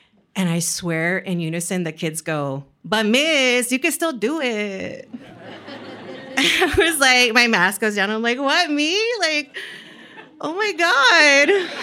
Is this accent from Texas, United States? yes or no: yes; San Antonio, Texas, United States; So I'm from San Antonio, but I left as soon as I could, right? And I moved up to North Texas, and I was teaching reading and writing, seventh grade, middle school